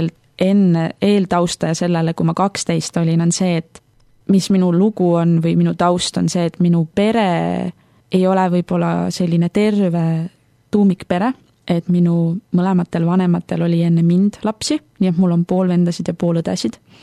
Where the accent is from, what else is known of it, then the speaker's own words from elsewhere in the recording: Viljandi, Viljandi County, Estonia; now in Tartu, Estonia; me just kolisime Tallinnast Tartusse. Muidu ma olen viljandlane